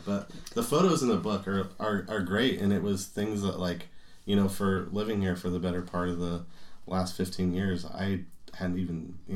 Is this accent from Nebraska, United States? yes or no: yes; Nebraska, United States; I've had plenty of steaks growing up in Nebraska